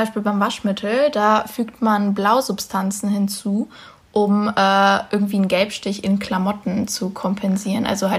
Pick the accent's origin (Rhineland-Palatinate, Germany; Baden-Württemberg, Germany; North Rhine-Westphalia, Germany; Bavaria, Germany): North Rhine-Westphalia, Germany; Leverkusen; born there; ich komme ja aus Leverkusen gebürtig.